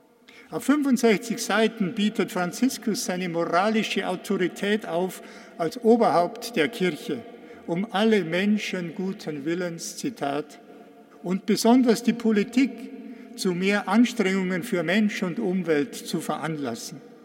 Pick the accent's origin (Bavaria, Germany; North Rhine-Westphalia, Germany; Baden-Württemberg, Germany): Bavaria, Germany; Benediktbeuern; In Bennigbeuern und Umgebung meiner Heimat